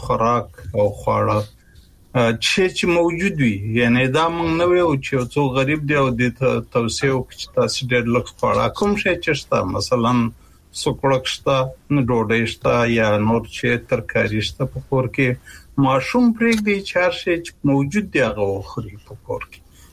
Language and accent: Pashto; Kunar, Afghanistan; زمونږ په محیط کې چې زه په کنړ کې لوی شوم